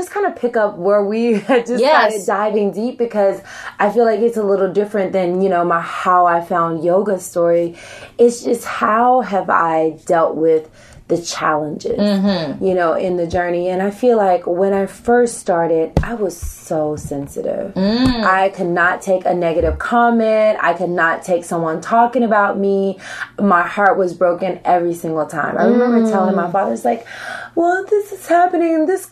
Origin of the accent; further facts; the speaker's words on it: Tennessee, United States; In Tennessee.